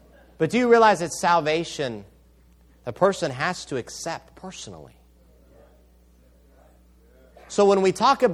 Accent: Spain; I witnessed that firsthand growing up in Spain.

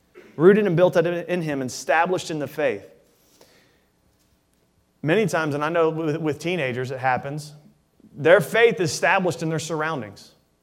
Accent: Daytona Beach, Florida, United States; growing up here in Daytona, myself

